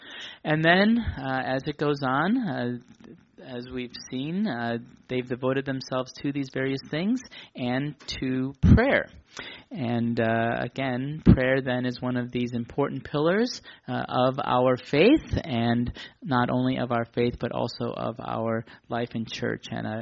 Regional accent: Milwaukee, Wisconsin, United States; I know that in the church that I was part of back in my hometown in Milwaukee, we had Wednesday prayer meeting.

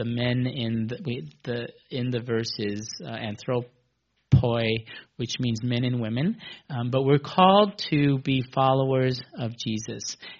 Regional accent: the North, United States; Northerners like myself, and we have people who are Southerners and part of Southern culture, and we're American, we're culturally American, but there are differences.

